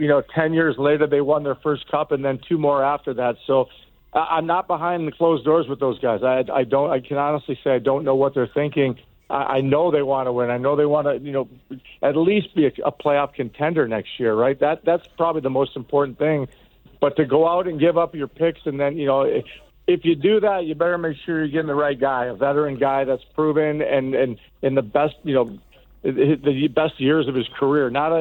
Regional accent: Evergreen Park, Illinois, United States; I'm going to go out on a limb and say I'm the best from Evergreen Park in Chicago.

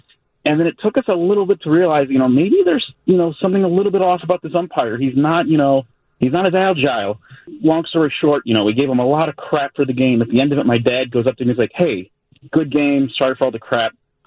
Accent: Flossmoor, Illinois, United States; I am originally from Flossmoor. Right now, I'm driving around Logan Square.

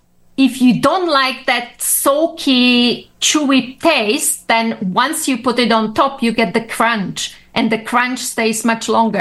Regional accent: Slovakia; English is a second language; now in Austria; I'm originally from Slovakia, living in Austria, travel the world, but we never get rid of the accent.

